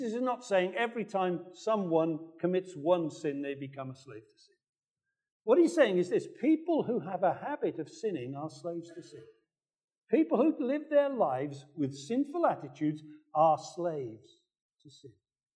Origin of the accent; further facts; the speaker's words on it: United Kingdom; There's a lot about him that's nice, as we British people say.